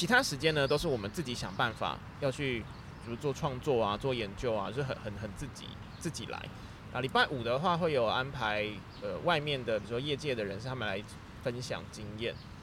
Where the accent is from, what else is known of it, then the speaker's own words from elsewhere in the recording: Taiwan; 对，啊，只有我一个台湾人。